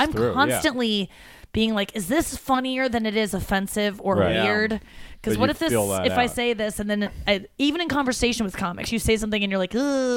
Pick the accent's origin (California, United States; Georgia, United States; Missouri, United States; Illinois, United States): Missouri, United States; St. Louis; St. Louis is my home club or my hometown, and it was amazing because I sold out two shows at the Pageant